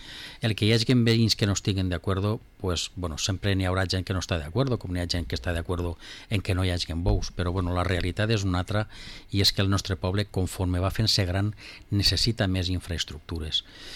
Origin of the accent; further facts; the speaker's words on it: Vila-real, Valencian Community, Spain; jo sóc fill de Villarreal, la nascuda així, m'ha criat així entre els barrios